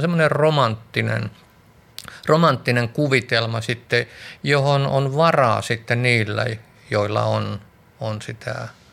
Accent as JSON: {"language": "Finnish", "town": "Lahti", "region": "Päijänne Tavastia", "country": "Finland", "tie": "born or raised there", "also_born_or_lived": "Switzerland", "said": "ulkomailla tuolla Sveitsissä asuin ja sitten jossain vaiheessa tulin tuota Suomeen käymään ja Lahteen, mistä olen kotoisin"}